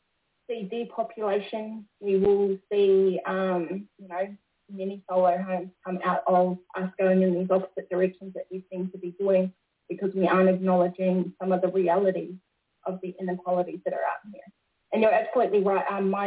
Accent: New Zealand; And my people, I'm raised majority of around my Māori people who are in New Zealand. We're basically the same. We jump on across the sea often.

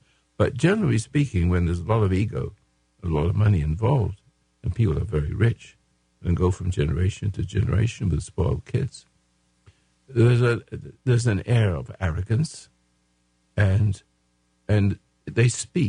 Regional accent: England, United Kingdom; Because I come from England, and the upper crust, they speak a special kind of English that gets under your skin.

